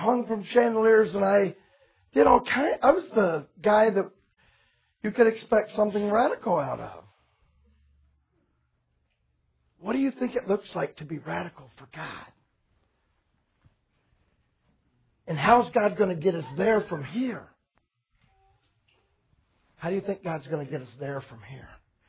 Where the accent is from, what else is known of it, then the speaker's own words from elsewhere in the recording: Florida, United States; I grew up in Florida. I was around pools.